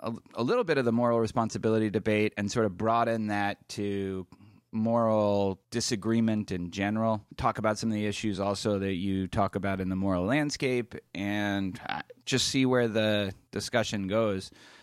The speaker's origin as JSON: {"language": "English", "town": "Boston", "region": "Massachusetts", "country": "United States", "said": "and also I'm from Boston"}